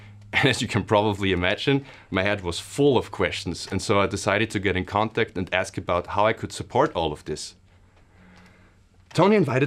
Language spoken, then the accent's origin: English; Austria; English is a second language; I'm 31 years old and I'm from Austria.